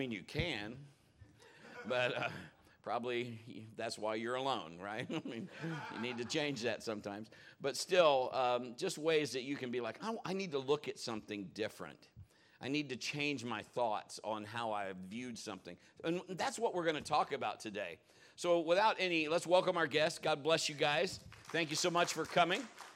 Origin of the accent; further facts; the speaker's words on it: Marion, United States; I was born and raised here in Marion